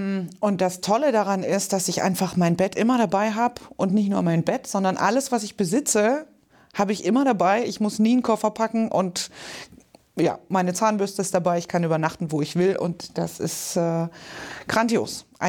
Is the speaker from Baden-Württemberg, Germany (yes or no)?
yes; Baden-Württemberg, Germany; Ich komme ganz ursprünglich aus Baden-Württemberg, das ist aber auch eigentlich schon gar nicht mehr wahr. Und bin gemeldet in Suhrendorf an der Eckernförder Bucht und sage bewusst gemeldet, weil in Wirklichkeit lebe ich in meinem